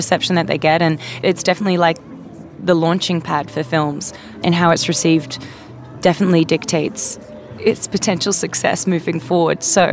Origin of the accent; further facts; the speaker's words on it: Australia; I come from Australia.